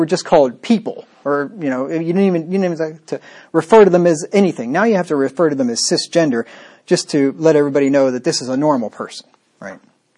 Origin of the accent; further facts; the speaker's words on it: Pennsylvania, United States; This is a school in Pennsylvania. So we got two here in my home state.